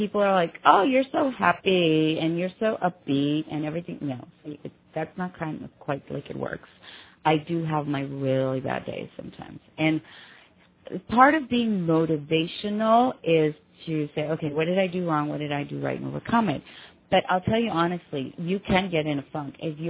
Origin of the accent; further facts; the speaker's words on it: New England, United States; Anyway, you can tell I'm from the New England area.